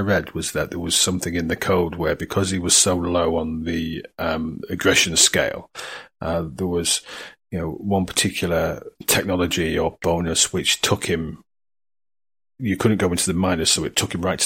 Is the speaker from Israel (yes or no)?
no; England, United Kingdom; Look, I'm from England.